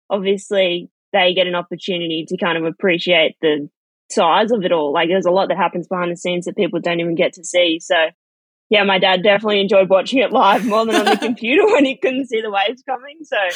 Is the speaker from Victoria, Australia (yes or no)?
no; Sunshine Coast, Queensland, Australia; Yeah, it's so fun to see the Sunny Coast still on the map with Isabella as well.